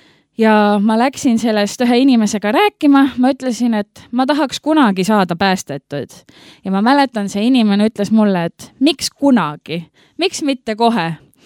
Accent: Olustvere, Viljandi County, Estonia; now in Viljandi, Estonia; Mina olen pärit Olustverest, Viljandimaalt, kus siis praegu elavad ka minu vanemad, aga mina ise olen Viljandis.

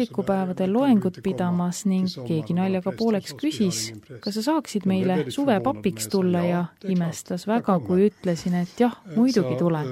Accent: Helsinki, Uusimaa, Finland; Estonian is a second language; also born or lived in Turku; Olen sündinud Soomes, Turu linnas, üles kasvanud Helsingis ja seal lõpetasin ka keskkooli.

